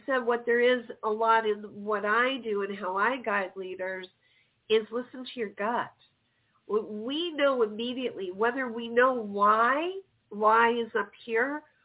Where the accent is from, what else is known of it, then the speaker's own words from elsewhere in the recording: Chicago, Illinois, United States; I'm from Chicago.